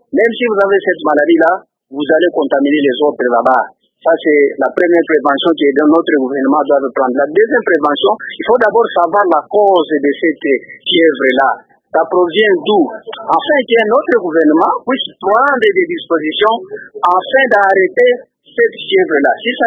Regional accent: Lubumbashi, Haut-Katanga, DR Congo; Je peux vous donner l'exemple ici chez nous à Lubumbashi

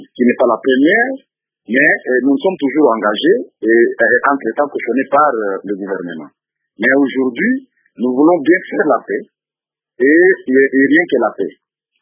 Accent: DR Congo; ici chez nous au Congo

